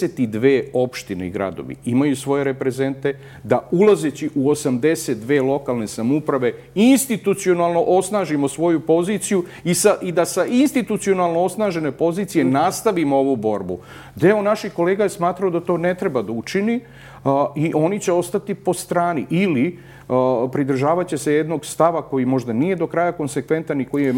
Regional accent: Novi Sad, Vojvodina, Serbia

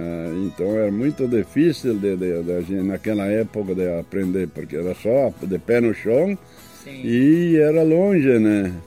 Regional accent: Barra do Rio Azul, Rio Grande do Sul, Brazil; born there; Nasci lá no município da Barra do Rio Azul, agora é município, né?

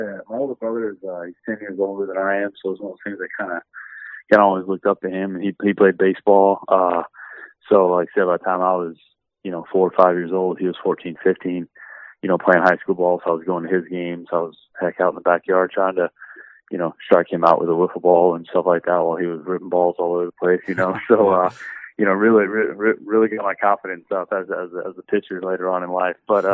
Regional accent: Michigan, United States; born there; also born or lived in Louisiana / Connecticut / Colorado / Florida; now in New York, United States; So I was born in Michigan and lived in Louisiana, Connecticut, back in Louisiana, Colorado, Florida, before I ended up in, New York.

